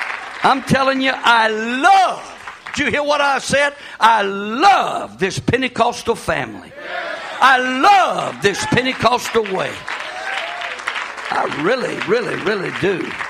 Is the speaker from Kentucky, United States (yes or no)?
no; Texas, United States; now in California, United States; I remember in 1946 when my daddy and my mama and I came to California from West Texas.